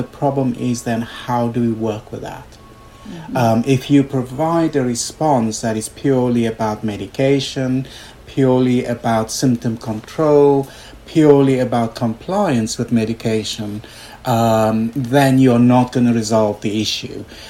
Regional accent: South Africa; because I grew up in South Africa and I've lived in one of the most extreme regimes for part of my life.

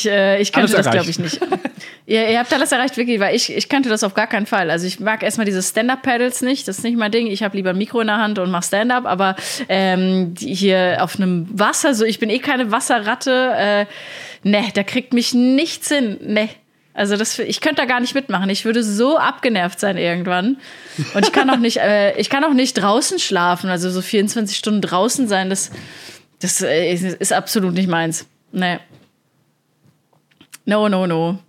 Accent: Plettenberg, North Rhine-Westphalia, Germany; Ich habe damals im Plettenberg in meiner Heimat, da ist überall Wald, da gibt es so geile Strecken.

